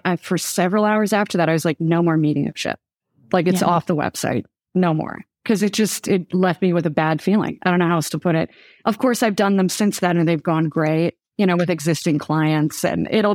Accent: Chicago, Illinois, United States; And also the not like, I'm from Chicago. Where I come from, we have a lot of problems

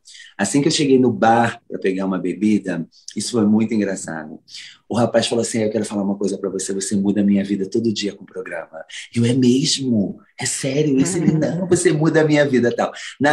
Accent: Rio de Janeiro, Brazil; now in São Paulo, Brazil; Eu sou carioca, mas hoje eu vivo em São Paulo

